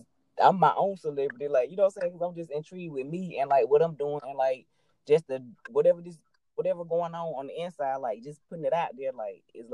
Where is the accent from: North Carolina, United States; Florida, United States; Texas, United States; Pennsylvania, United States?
North Carolina, United States; Greenville; I'm from Greenville, North Carolina, born and raised here.